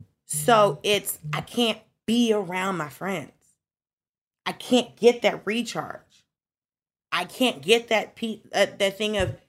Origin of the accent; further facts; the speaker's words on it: Atlanta, Georgia, United States; And I grew up in Atlanta. So I'm accustomed to seeing black money.